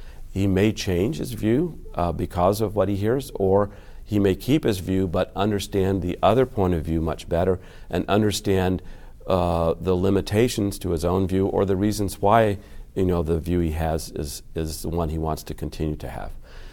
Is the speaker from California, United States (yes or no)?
no; Chicago, Illinois, United States; I'm from Hyde Park in the south side of Chicago.